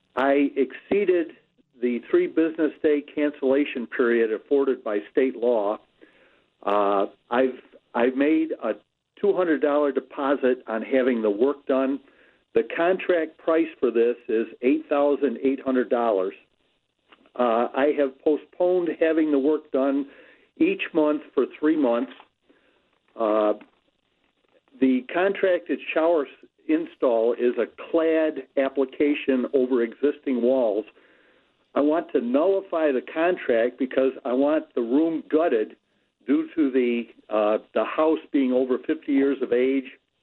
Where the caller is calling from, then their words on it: New York, United States; I'm calling you from New York State.